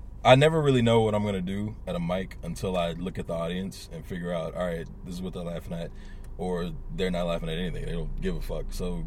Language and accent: English; Texas, United States; I'm from Texas, probably Whataburger.